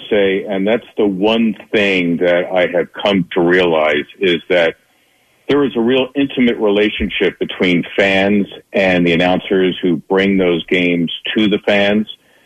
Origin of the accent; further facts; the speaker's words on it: Philadelphia, Pennsylvania, United States; I realized as a fan growing up in Philly